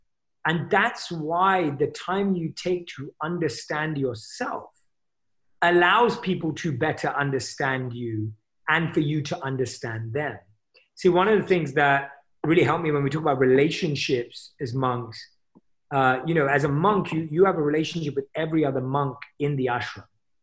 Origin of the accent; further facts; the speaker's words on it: London, United Kingdom; I come from London